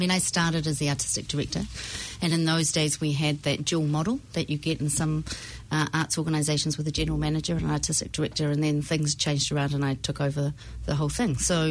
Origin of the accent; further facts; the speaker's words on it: Auckland, New Zealand; from Auckland